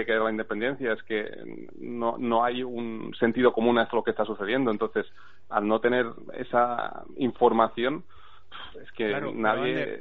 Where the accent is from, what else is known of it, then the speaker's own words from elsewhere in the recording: Catalonia, Spain; Me siento catalán, me siento español y eso no va a cambiar nada.